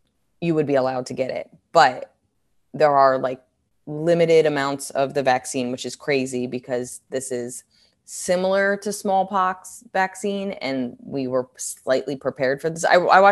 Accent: New York, United States; Like, as I've learned more information as a New Yorker, I am not worried

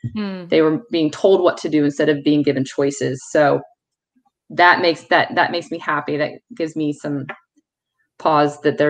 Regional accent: Virginia Beach, Virginia, United States; I grew up in Virginia Beach. I traveled a lot in my last life as an IT consultant, so I've seen a lot of places in this country, and I still just love Virginia Beach.

